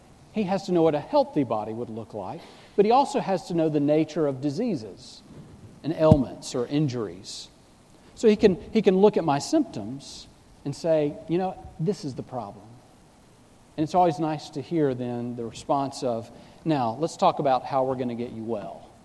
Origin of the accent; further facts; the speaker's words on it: the South, United States; I grew up in the South, and I knew there were certain things you just don't talk about.